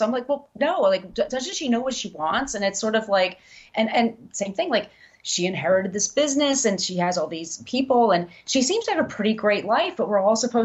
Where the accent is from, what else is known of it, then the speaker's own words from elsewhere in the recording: New York, United States; Like, I'm a New Yorker. That's all we always think of.